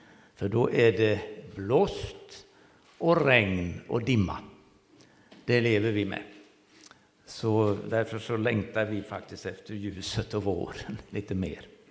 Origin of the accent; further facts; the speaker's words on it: Borås, Västra Götaland County, Sweden; born there; vi är födda i Borås.